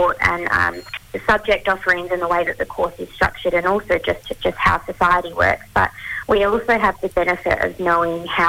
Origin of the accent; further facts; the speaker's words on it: Perth, Western Australia, Australia; I'm a Wilma Noongar woman, so I grew up on Whadjuk country, so Perth, but my family come from different parts in Wagen, Kojonup and Katani in Western Australia.